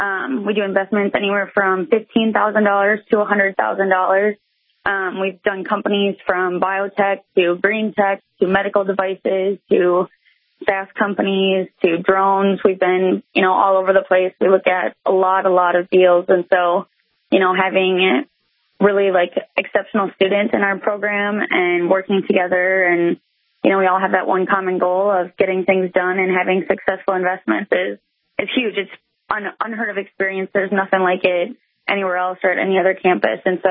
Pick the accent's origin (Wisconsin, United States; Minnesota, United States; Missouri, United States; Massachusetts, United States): Minnesota, United States; Lakeville; moved away as an adult; now in Grand Forks, United States; I live in Grand Forks, North Dakota right now. I'm originally from Lakeville, Minnesota. So I came up here for college 6 years ago, which has flown by.